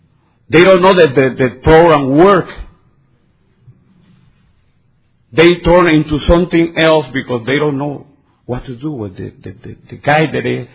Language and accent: English; Guatemala; now in United States; When I came from Guatemala, I had a girlfriend that I didn't know that she was pregnant.